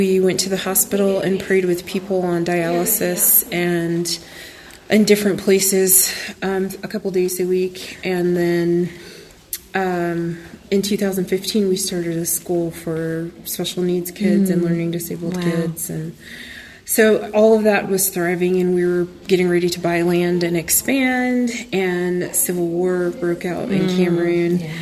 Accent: San Diego, California, United States; moved away as an adult; I'm a military brat. I grew up in San Diego and then moved to the East Coast as an adult.

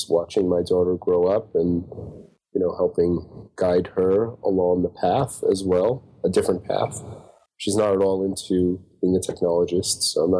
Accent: New York, United States; moved away as an adult; Well, I grew up in New York, which was very flat. So in my 20s, I moved west.

